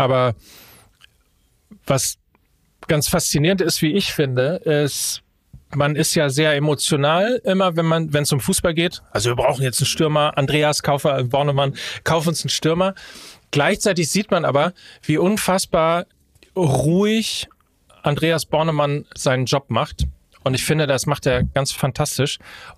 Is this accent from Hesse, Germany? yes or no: no; North Rhine-Westphalia, Germany; weil ich ja sehr katholisch groß geworden bin. Ich komme ja aus Ostwestfalen